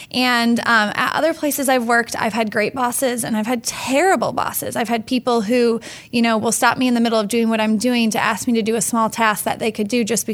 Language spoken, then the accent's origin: English; Midwest, United States; Yes, very Midwest.